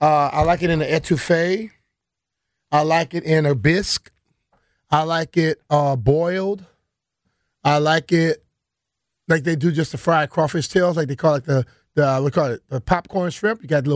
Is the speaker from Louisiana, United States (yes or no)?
yes; Plaquemine, Louisiana, United States; No, I'm from Plaquemine.